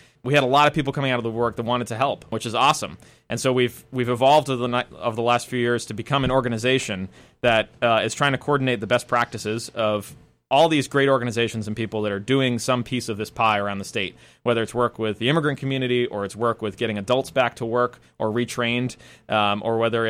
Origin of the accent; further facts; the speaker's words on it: Cumberland, Maine, United States; I grew up in Cumberland, went to Greeley High School